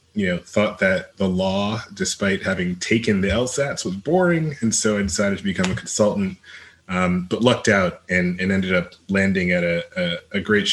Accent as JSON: {"language": "English", "region": "New York", "country": "United States", "tie": "born or raised there", "said": "I grew up outside of New York City. I'm the son of immigrants to this country."}